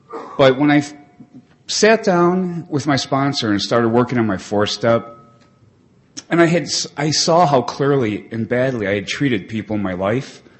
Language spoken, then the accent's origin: English; Chicago, Illinois, United States; We're really poor kids growing up in Chicago, you know, no electricity, turned off several times, you know.